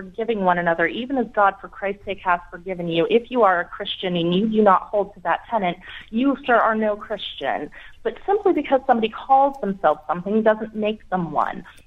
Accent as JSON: {"language": "English", "region": "Utah", "country": "United States"}